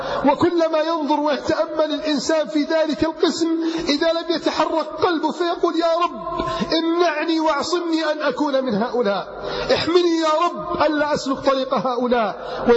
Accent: Alexandria, Alexandria Governorate, Egypt; تاجر من التجار عندنا في الإسكندرية كنا نتحدث معه

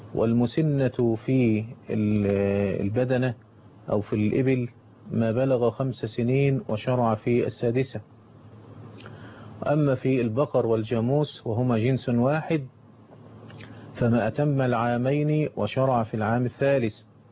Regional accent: Egypt; إن إحنا عندنا في مصر

